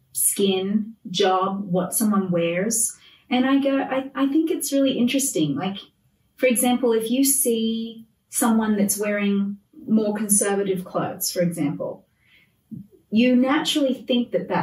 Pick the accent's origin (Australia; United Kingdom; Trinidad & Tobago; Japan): Australia; now in United States; growing up in Australia, I've said this to you before